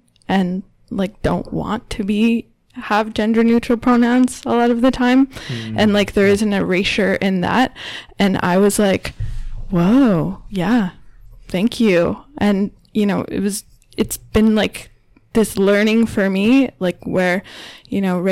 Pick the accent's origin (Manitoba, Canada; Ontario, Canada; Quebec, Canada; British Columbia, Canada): Ontario, Canada; Peterborough; now in Victoria, Canada; So myself, I grew up on Anishinaabe territory, which is now called Peterborough, and you know, we both live in Victoria